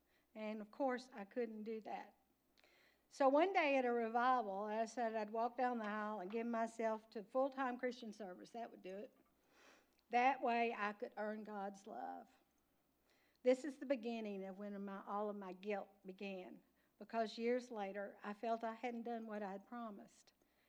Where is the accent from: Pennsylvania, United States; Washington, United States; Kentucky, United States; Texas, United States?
Kentucky, United States; Owensboro; born there; I was born in Owensboro, Kentucky, into a family that loved me very much. I was brought up a Southern Baptist